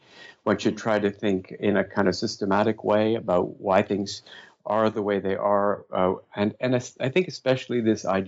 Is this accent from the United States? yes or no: no; Canada; something to do with being Canadian